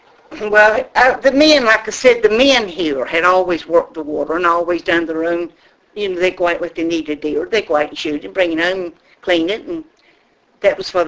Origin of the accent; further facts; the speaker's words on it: Scotland, United Kingdom; Yeah, we're Scottish, so I mean that probably might have been has, you know, some bearing on it.